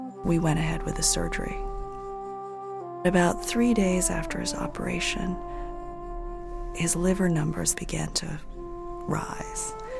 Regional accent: Connecticut, United States; We talk about this yearly celebration in my hometown called the Shad Derby, which celebrates fish that have come home.

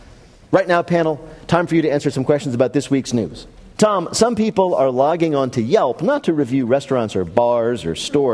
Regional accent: Canada; Being Canadian

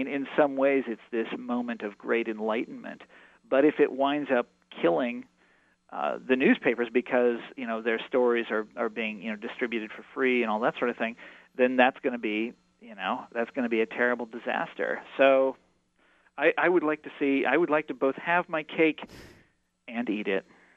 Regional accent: Kansas City, Missouri, United States; like, you know, I'm from Kansas City.

